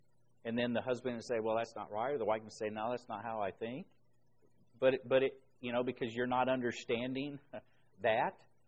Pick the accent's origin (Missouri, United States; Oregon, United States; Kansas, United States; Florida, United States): Florida, United States; also born or lived in Indiana; don't go back to Indiana where I grew up because I was just a young lad, didn't know anything. But I grew up in Florida